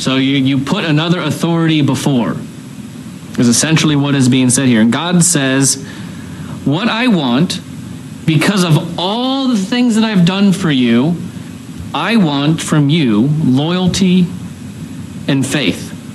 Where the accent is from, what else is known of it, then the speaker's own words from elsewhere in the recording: Akron, Ohio, United States; I grew up in Northeast Ohio, and in the Akron area, you remember when revolving restaurants were a thing?